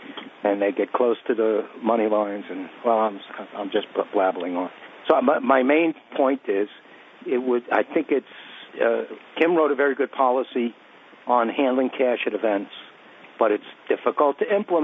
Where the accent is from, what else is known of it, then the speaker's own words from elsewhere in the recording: New York City, New York, United States; I grew up in Coney Island, so it's kind of like a freak show or a carnival thing or a ride.